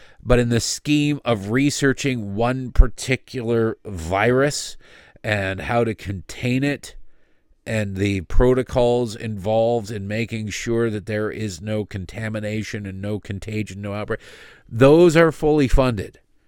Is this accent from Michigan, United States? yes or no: yes; Detroit, Michigan, United States; because I grew up in Detroit and would see the stories of Canadians coming over on buses